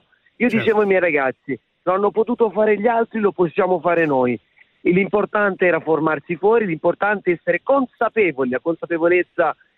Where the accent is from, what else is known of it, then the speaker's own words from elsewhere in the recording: Scorrano, Apulia, Italy; born there; now in Lecce, Italy; Finalmente torniamo da Lecce, ci spostiamo a Scorrano, nel mio paese natale.